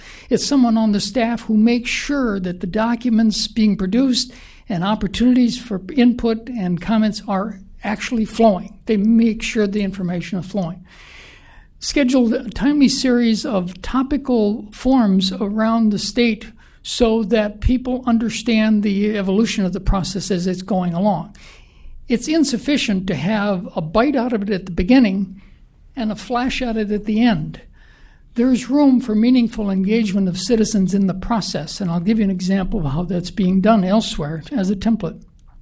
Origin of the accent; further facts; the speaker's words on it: Osage, Minnesota, United States; I'm from Osage, Minnesota.